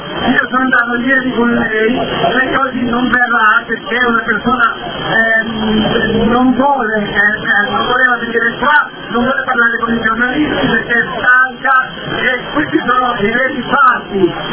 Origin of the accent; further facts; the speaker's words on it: Pakistan; Io, come pakistano, vi voglio dire che la nostra famiglia